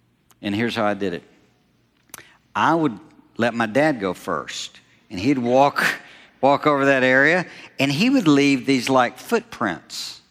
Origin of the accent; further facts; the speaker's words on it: Alabama, United States; I grew up in Alabama. I went to a private school, college prep school, that renamed itself to the Donahoe School.